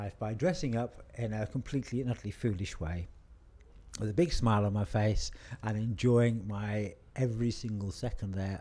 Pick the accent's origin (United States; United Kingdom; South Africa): United Kingdom; Reading, South East England; I'm from Reading and I'm 57 years old.